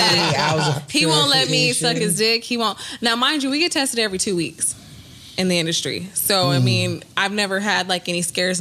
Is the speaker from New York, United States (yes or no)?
no; California, United States; The Bay Area.